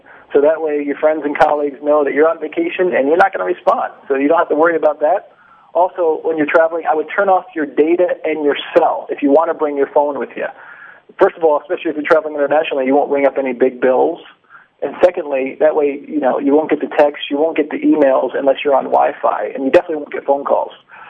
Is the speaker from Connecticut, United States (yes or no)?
yes; Connecticut, United States; Well, actually, I grew up in Connecticut, was always amazed with air travel